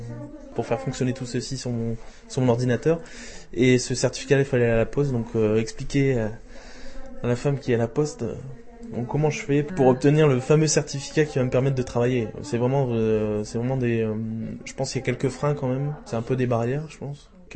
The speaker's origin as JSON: {"language": "French", "country": "France", "lives_now": "Prague, Czech Republic", "said": "Je pense que le contact passe bien quand on est étranger, qu'on est français, qu'on vend un produit français, c'est très sympa."}